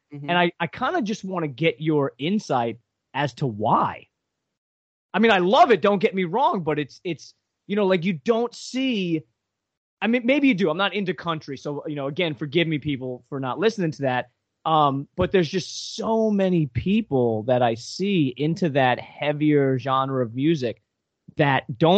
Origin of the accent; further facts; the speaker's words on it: New York, United States; like I grew up in the New York hardcore scene of the middle to late 90s, you know, when it was sick.